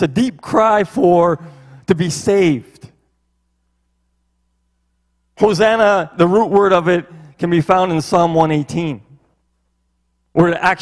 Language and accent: English; Saskatchewan, Canada; Many of you know that I'm from Saskatchewan.